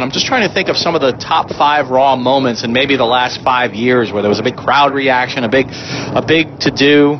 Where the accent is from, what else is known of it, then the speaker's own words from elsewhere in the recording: Miami, Florida, United States; Solomonster, it is I … with an audio mailbag question. I'm from Miami, Florida, home of The Rock.